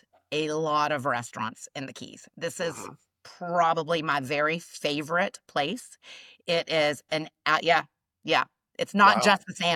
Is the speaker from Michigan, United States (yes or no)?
no; Tennessee, United States; also born or lived in Atlanta; now in Hilton Head, United States; I'm originally from Tennessee. I lived in Atlanta for almost 30 years and moved to Hilton Head almost 7 years ago.